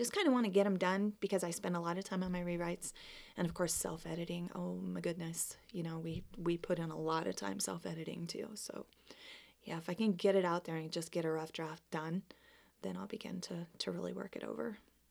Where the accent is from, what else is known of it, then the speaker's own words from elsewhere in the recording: Cripple Creek, Colorado, United States; they were country western songs because I grew up in Cripple Creek, and that's what my parents listened